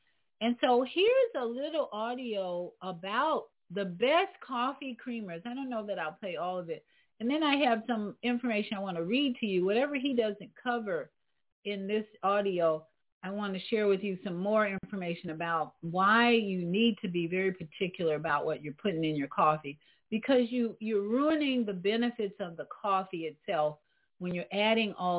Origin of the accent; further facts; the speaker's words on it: Chicago, Illinois, United States; Chicago's my hometown, and I've visited in the last this year. I visited twice this year